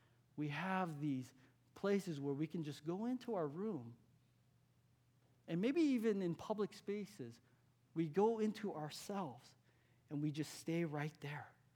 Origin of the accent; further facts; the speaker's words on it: California, United States; I'm a West Coast boy. I grew up on the West Coast. Kentucky was the first time that I actually moved outside of California.